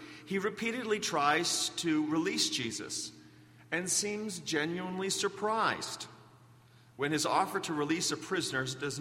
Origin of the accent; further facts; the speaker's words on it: Canada; also born or lived in Belgium; we landed in Calgary, and then I graduated from high school in Summerland, after which my family moved to St. Albert.